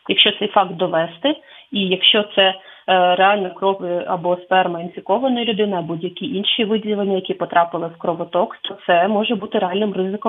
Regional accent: Chernivtsi Oblast, Ukraine; моєї рідної Чернівецької області

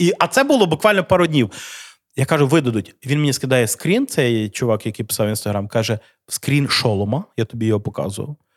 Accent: Lviv, Lviv Oblast, Ukraine; я обожнюю, я корінний львів'янин

